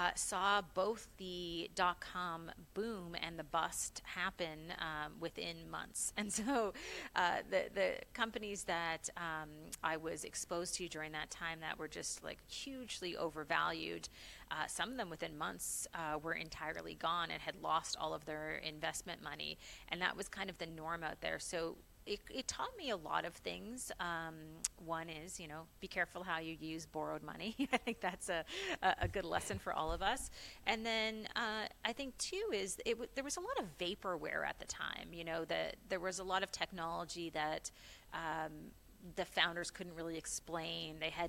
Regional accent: Charlottetown, Prince Edward Island, Canada; moved away as an adult; now in United States; I was coming from Charlottetown, Prince Edward Island into the Bay Area

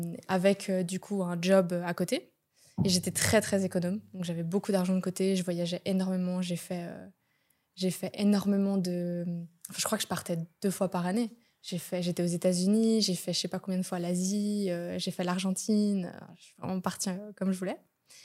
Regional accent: France; moved away as an adult; now in Lausanne, Switzerland; J'ai grandi en France et à mes 18 ans, j'ai décidé de partir parce que je ne voyais pas ma vie continuer en France.

